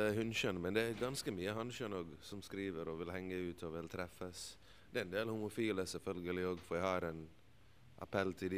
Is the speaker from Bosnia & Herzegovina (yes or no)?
yes; Bosnia & Herzegovina; now in Norway; der jeg kommer fra i Bosnia, så har man oftest venner fra nabolaget sitt.